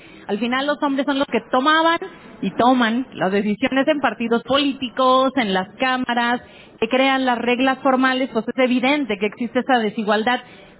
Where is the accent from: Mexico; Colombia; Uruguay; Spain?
Mexico; Aguascalientes; soy originaria de Aguascalientes, vecina de Jalisco